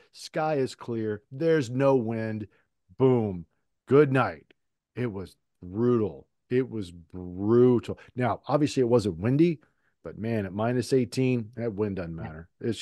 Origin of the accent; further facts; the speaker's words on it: Virginia, United States; This also reminds me of an English teacher I had in high school growing up in Virginia.